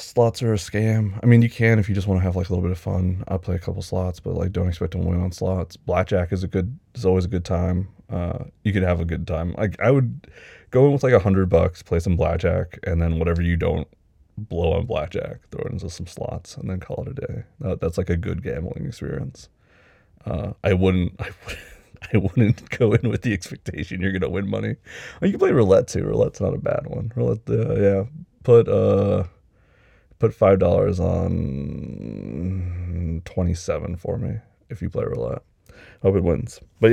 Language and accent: English; United Kingdom; As a Brit